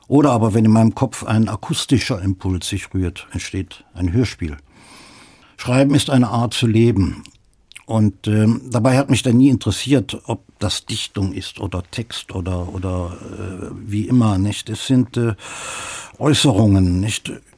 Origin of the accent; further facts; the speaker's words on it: Cologne, North Rhine-Westphalia, Germany; Ja, das kann ich als Kölner nicht sagen.